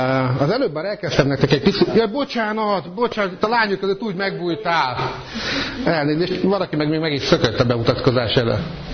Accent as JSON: {"language": "Hungarian", "region": "Békés", "country": "Hungary", "tie": "born or raised there", "said": "Békés megyében születtem, Békés Csabán, de Békésen nevelkedtem föl. Egy baptista gyülekezetben hordtak el a szüleim rendszeresen. 14 éves korom körül, ahogy rendesen a baptistáknál szokás, bemerítettek."}